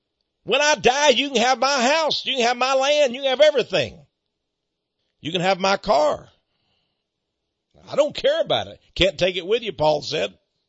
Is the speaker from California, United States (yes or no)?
no; Texas, United States; Give it to the Texans. I'm a Texan. I want Israel.